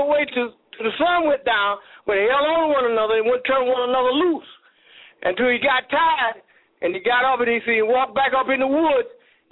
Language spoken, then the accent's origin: English; Jacksonville, Florida, United States; I'm from Jacksonville, Florida.